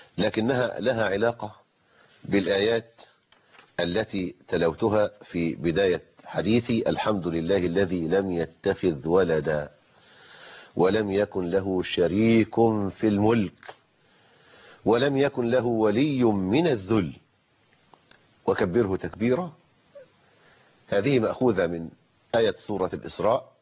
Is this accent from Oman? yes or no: no; Egypt; عندنا في مصر